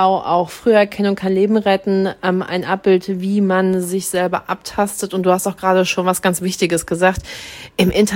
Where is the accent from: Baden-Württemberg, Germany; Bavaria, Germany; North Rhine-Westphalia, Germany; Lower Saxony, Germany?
North Rhine-Westphalia, Germany; now in Dithmarschen, Germany; Ich bin ja aus dem Ruhrpott hoch nach Dithmarschen gekommen